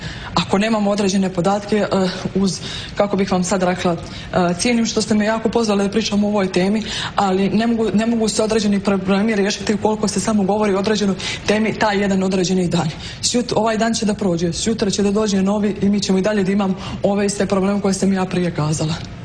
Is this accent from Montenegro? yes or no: yes; Nikšić, Nikšić Municipality, Montenegro; Moji roditelji su u Nikšiću. I ja sam odrasla u Nikšiću